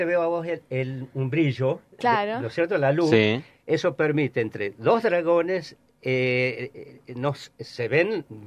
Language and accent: Spanish; La Rioja, Argentina; born there; now in Mendoza, Argentina; un proyecto que yo estoy realizando allá en mi pueblo natal, si bien yo soy mendocino por adopción